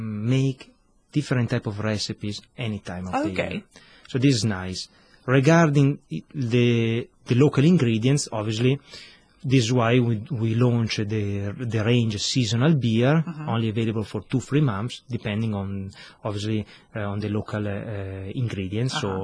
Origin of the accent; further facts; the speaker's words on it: Malta; English is a second language; even if I'm from Malta, but I'm, actually I'm living in Gozo in Malta, so they register as a Maltese.